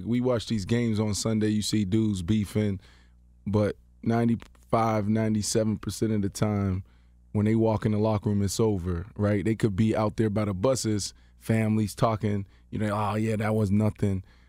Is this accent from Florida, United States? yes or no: no; Pittsburgh, Pennsylvania, United States; I'm from Pittsburgh. I'm from Pittsburgh.